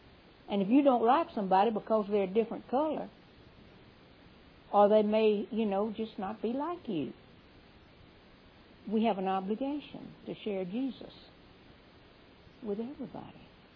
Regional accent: the North, United States; And I grew up in the North

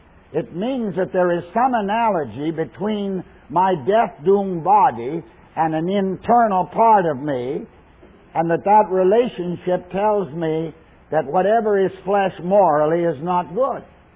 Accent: Canada; I'm a Canadian Scot.

